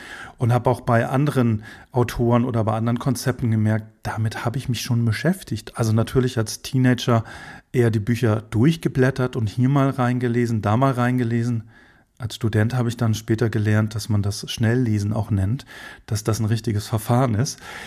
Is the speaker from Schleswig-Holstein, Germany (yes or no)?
yes; Schleswig-Holstein, Germany; also born or lived in Berlin; bin ich in Schleswig-Holstein geboren, bin auch in Schleswig-Holstein aufgewachsen, habe dann meinen Zivildienst in Hamburg gemacht und habe dann den Schritt für ein Dorfkind, der dann doch ein großer gewesen ist, in die große Stadt nach Berlin gemacht.